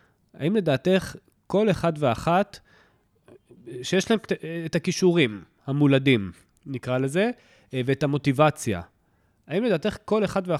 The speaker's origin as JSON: {"language": "Hebrew", "region": "Southern District", "country": "Israel", "said": "תראה, אני במקור מהדרום"}